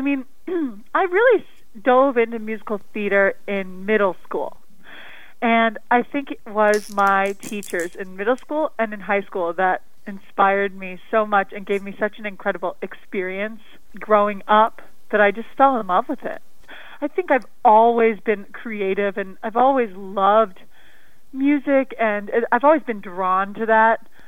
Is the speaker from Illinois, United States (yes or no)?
yes; Lake Zurich, Illinois, United States; now in Chicago, United States; Yeah, so I'm from Lake Zurich, northwest suburb of Chicago. Lived there all my life and then went to college in at Ball State University, and then I moved to Chicago